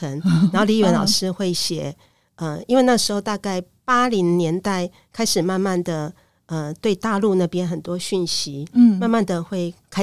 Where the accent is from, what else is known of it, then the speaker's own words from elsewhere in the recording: Hualien, Hualien County, Taiwan; 因为我其实是来自东部，我来自在花莲长大